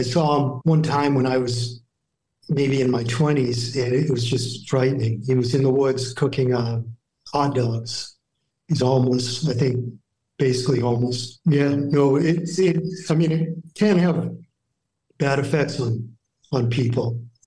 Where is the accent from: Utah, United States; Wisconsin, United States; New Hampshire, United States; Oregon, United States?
New Hampshire, United States; I grew up in New Hampshire, so pretty small town.